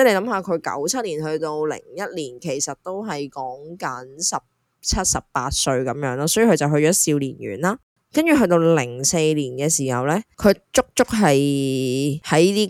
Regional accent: Hong Kong; 你知道我们香港人生活很忙碌的嘛。

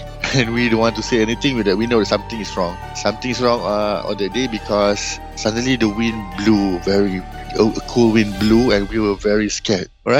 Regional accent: Malaysia; Hi everyone … from Malaysia, from HIT Malaysia.

